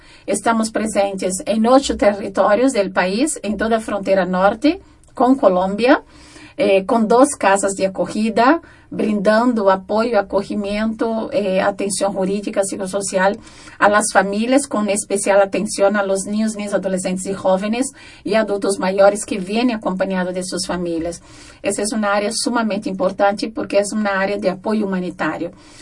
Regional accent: Brazil; Spanish is a second language; now in Ecuador; soy misionera scalabriniana de Brasil, pero vivo en Ecuador como misionera scalabriniana.

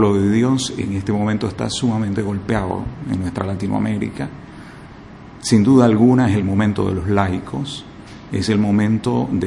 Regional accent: Santa Cruz, Bolivia; Vengo de Bolivia, de Santa Cruz.

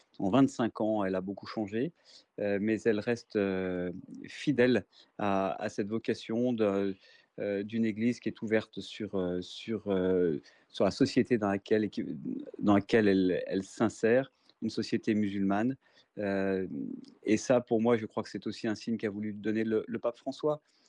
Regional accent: Algeria; Et je suis Algérien, et donc c'est aussi en tant qu'Algérien que je reçois cet honneur qui m'est fait.

